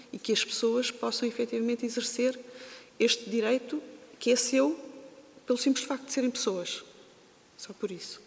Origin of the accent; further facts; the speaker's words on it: Portugal; muitas vezes que sou de Portugal